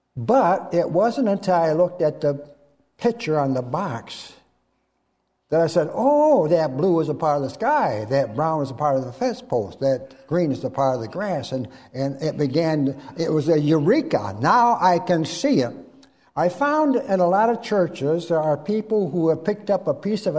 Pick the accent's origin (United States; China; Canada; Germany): United States; Caledonia, Michigan; We come from Caledonia, just a bit south of Kentwood there.